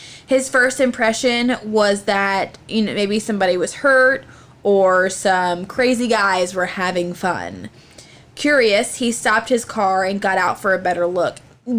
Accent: Virginia, United States; Well, great. I am from Virginia, so.

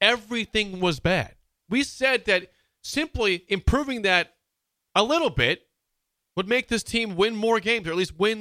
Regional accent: Beatrice, Nebraska, United States; I'm from Beatrice.

